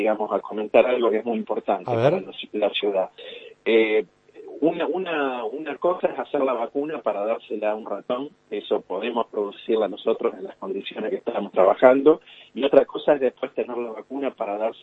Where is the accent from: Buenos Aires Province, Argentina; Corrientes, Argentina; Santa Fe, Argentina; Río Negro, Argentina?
Buenos Aires Province, Argentina; La Plata; Yo soy de La Plata y estudié acá, en la Facultad de Bioquímica, en la Facultad de Ciencias Exactas, sí.